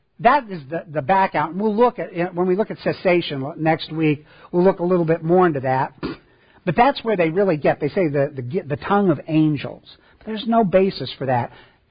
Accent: Midwest, United States; I grew up in the Midwest. There are pig farms all over the place.

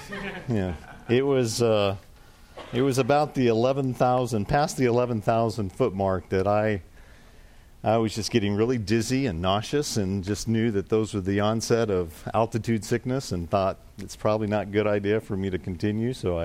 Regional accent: Colorado, United States; And, you know, I grew up in Colorado. I lived in Colorado, but it's been 20 years since I've been there.

